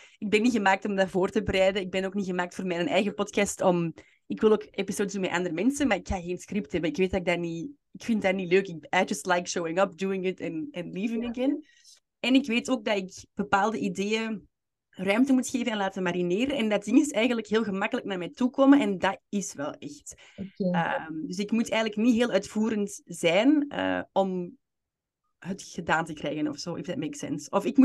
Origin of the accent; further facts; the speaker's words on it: Westmaal, Antwerp, Belgium; moved away as an adult; now in Spain; Ja, ik ben geboren in de Kempen. Ik ben geboren in Westmaal en daar ook lang gewoond. En dan sinds de UNIF in Antwerpen blijven plakken. En nu Spanje uiteraard